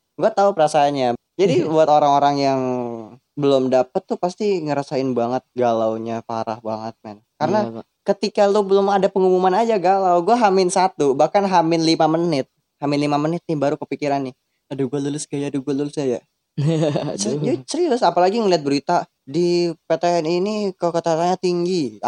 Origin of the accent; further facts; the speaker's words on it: Sumatra, Indonesia; Kan kampung gue Sumatera.